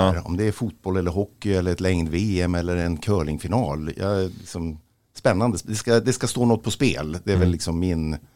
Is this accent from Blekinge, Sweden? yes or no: no; Kiruna, Norrbotten County, Sweden; Jag vet inte, jag är uppvuxen i Kiruna.